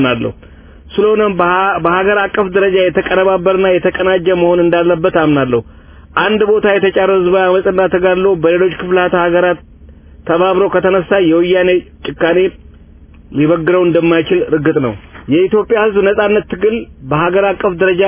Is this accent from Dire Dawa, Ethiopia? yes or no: yes; Dire Dawa, Ethiopia; እኔ ተወልጄ ካደኩባት ጊዜ ድሬዳዋ ከኢትዮጵያ ውስጥ ከልዩ ልዩ ብሔሮች የመጡ ኢትዮጵያውያን በሰላምና በፍቅር በመተባበር አብረው የሚኖሩባት ከተማ ነበረች።